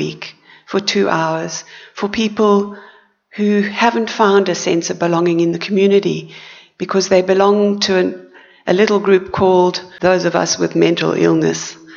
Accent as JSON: {"language": "English", "country": "South Africa", "tie": "born or raised there", "said": "I was brought up in South Africa."}